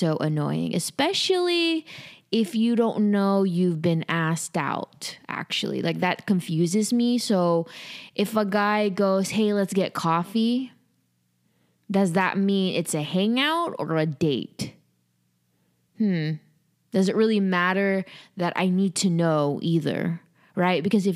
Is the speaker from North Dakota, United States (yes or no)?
no; California, United States; now in Los Angeles, United States; I'm recording in my LA home. Not that I have more than one home, although I am from the Bay Area, so I do have a home there.